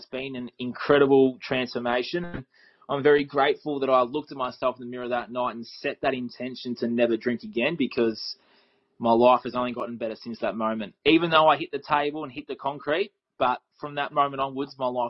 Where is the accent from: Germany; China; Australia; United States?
Australia; So I'm Australian.